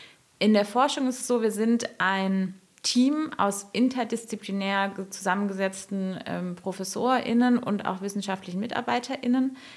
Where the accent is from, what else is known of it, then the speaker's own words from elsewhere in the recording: Baden-Württemberg, Germany; Ich bin in der Nähe von Stuttgart aufgewachsen